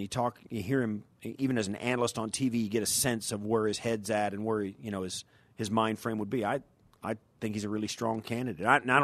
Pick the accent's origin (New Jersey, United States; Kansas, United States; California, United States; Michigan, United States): Kansas, United States; I went to a family function where I grew up in Kansas.